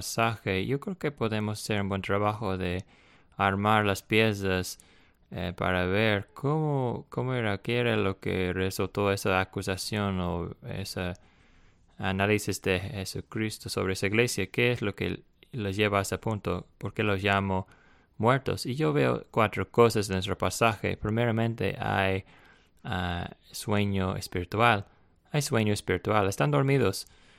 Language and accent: Spanish; South Carolina, United States; el área donde yo vine de Carolina